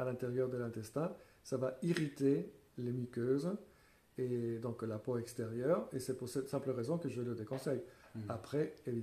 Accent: Colombia; French is a second language; surtout que je viens d'un pays latino-américain, de la Colombie, et pendant mon adolescence

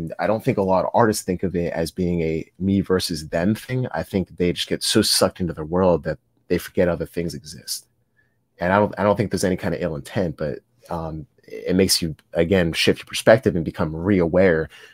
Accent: Pittsburgh, Pennsylvania, United States; I was like, "Hey, like, I'm from Pittsburgh too,"

